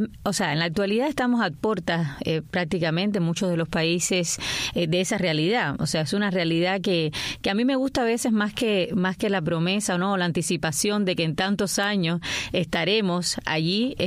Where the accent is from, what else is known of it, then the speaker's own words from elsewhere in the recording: Havana, Cuba; Vivíamos también en un barrio centro habanero, en una casa muy humilde. O sea, yo vengo también del solar de la California, o sea, en un solar, y agradezco esa infancia